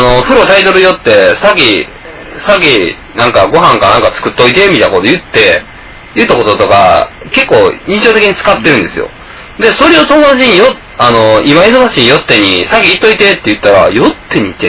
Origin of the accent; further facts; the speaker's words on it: Kansai, Japan; accent: Kansai dialect; 今僕関西弁やと思うんですけど、まあだいぶ標準語も混じってきてると思うんですよ